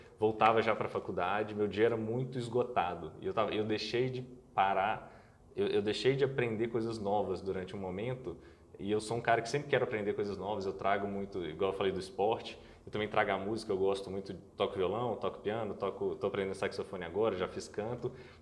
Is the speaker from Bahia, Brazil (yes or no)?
no; Belo Horizonte, Minas Gerais, Brazil; born there; Isso é, nasci em Belo Horizonte, minha família é daqui, meus pais são daqui, minha mãe na verdade é carioca, mudou e encontrou meu pai aqui.